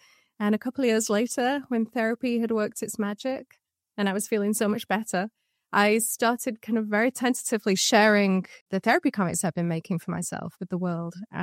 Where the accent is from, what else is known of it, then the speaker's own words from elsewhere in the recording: Manchester, North West England, United Kingdom; I'm from Manchester, and so I don't drive. I never learned to drive.